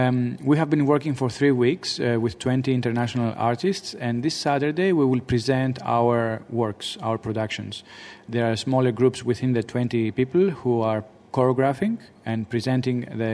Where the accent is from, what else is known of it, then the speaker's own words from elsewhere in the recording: Greece; now in Hong Kong; I am from Greece originally. However, I have been living in Hong Kong for the last 6 years, more or less.